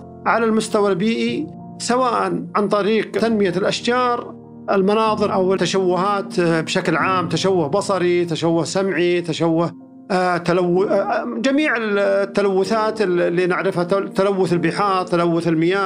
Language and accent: Arabic; Saudi Arabia; معدل الأمطار عندنا في السعودية يصل إلى 100-130 ملي في السنة